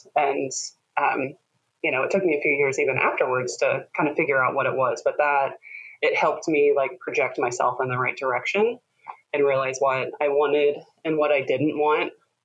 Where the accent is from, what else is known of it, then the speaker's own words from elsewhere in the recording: Minnesota, United States; also born or lived in Illinois, United States; now in Portland, United States; Well, I am a Midwesterner at heart. I grew up in the Midwest, Minnesota and Illinois. So all my family, my roots are there, but I moved out to Oregon moved west, I guess, in like 2005